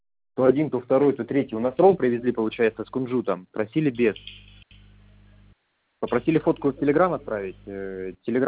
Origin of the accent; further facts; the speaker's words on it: Svetlograd, Stavropol Krai, Russia; Да мы с вами из Светлограда, девушка, вот в чем дело. Мы не местные.